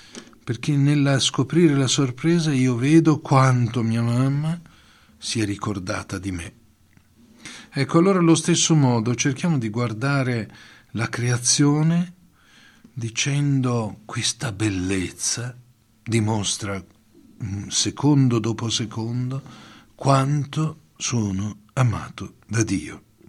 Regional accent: Milan, Lombardy, Italy; E non perché sono milanese, ma vi posso garantire che veramente il cielo di Lombardia è qualcosa di straordinario

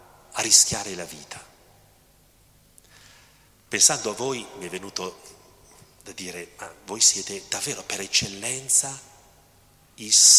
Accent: Cremona, Lombardy, Italy; un prete che veniva dalla mia terra, da Cremona

